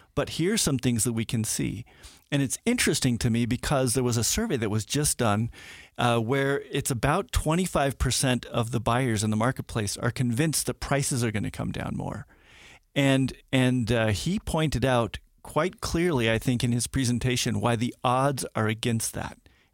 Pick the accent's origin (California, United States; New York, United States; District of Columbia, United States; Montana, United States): California, United States; Burbank; I grew up in Burbank, California.